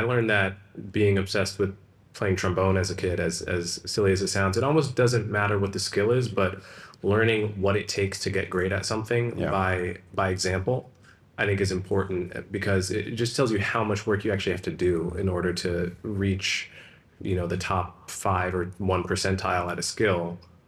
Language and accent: English; New Jersey, United States; Cowen, I think he was state chess championship of my home state, New Jersey, at 15.